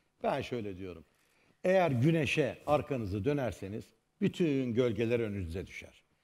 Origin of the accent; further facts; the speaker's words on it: Black Sea Region, Turkey; Bu şarkı Karadenizliyim biliyorsunuz.